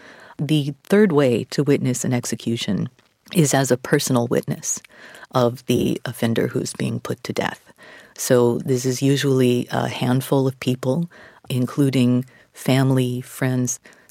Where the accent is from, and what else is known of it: Texas, United States; born or raised there